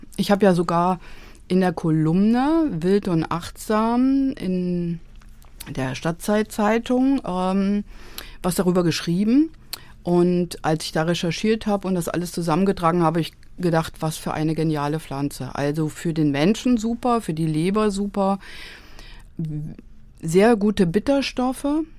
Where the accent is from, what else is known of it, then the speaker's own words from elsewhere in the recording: Oberbeisheim, Hesse, Germany; Ich bin auf dem Land aufgewachsen, in Oberbeisheim.